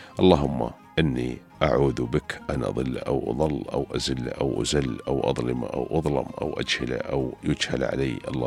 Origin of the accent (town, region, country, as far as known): United Arab Emirates